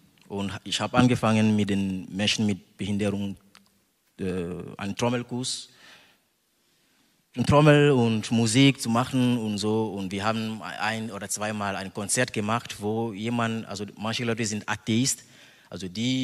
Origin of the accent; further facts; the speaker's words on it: Togo; German is a second language; In Togo, in meiner Heimat, da sind so viele Sachen, die ich nicht mochte.